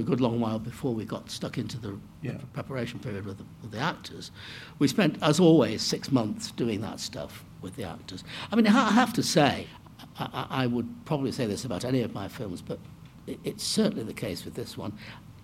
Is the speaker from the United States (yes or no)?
no; Manchester, North West England, United Kingdom; I grew up in Manchester, and many of us that did knew nothing about it.